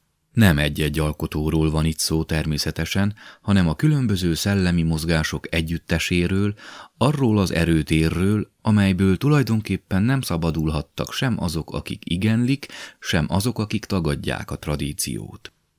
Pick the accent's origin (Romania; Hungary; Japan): Romania; Transylvania; Ha meg erdélyiek vagyunk, akarva akaratlanul vállaljuk ezt a szerepet